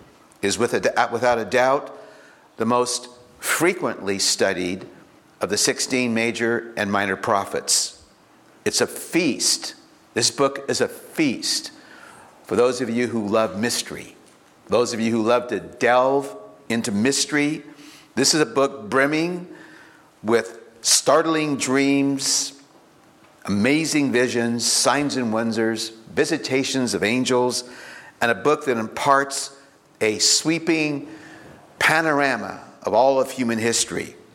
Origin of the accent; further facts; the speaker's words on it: California, United States; born there; drove out to California, and that's how I was born here in California.